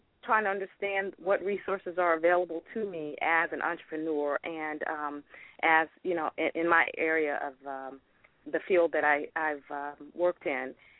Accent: Jackson, Mississippi, United States; also born or lived in Bolton; now in Oakland, United States; I'm from Jackson, Mississippi. Actually, originally from Jackson, but Bolton, Mississippi.

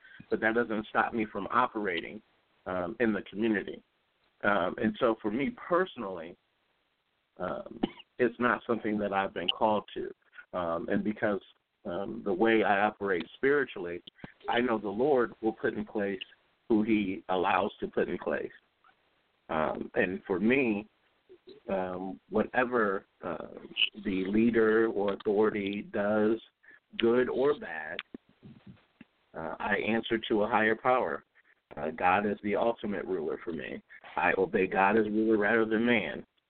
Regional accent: Canton, United States; I was at a community meeting here where I am back in my hometown of Canton earlier this week talking to the mayor.

